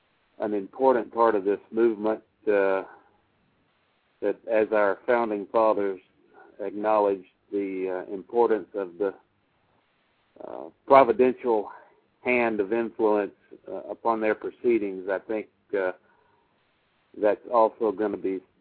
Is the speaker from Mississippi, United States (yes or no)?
yes; Columbus, Mississippi, United States; in Columbus, Mississippi. Danny Bedwold was one of the attendants from my hometown there